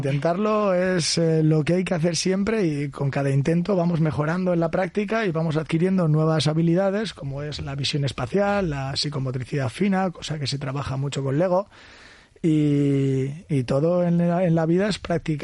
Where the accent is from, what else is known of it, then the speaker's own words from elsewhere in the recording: Getxo, Basque Country, Spain; así eres de Bilbao, yo soy de Getxo.